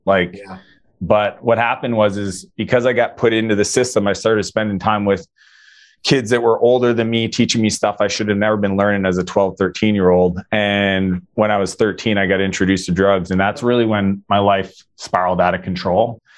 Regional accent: Atlantic Canada, Canada; I'm from the East Coast of Canada.

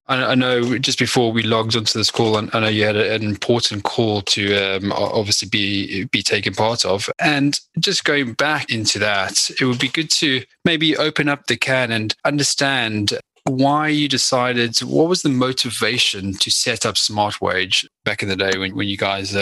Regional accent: South Africa; I'm also from South Africa.

